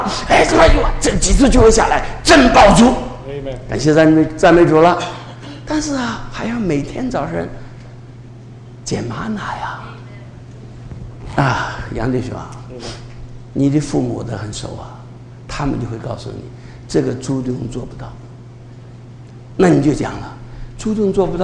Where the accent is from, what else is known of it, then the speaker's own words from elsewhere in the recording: Shaanxi, China; 我在陕西长大，要买甜水，我们这个井里打出来都是苦水